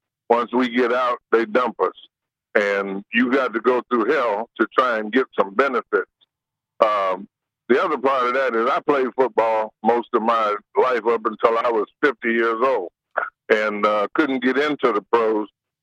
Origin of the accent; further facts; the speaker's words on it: Detroit, Michigan, United States; now in Milwaukee, United States; I've been in Milwaukee 55 years, but I'm from Detroit.